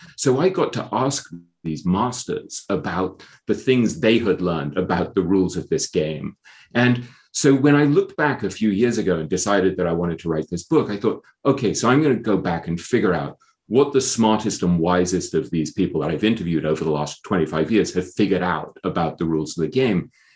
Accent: England, United Kingdom; also born or lived in Hong Kong / New York, United States; Well, I grew up in England.

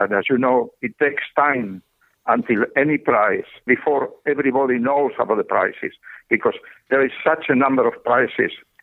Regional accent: Avila, Castile and León, Spain; Teresa of Avila. I am from Avila myself.

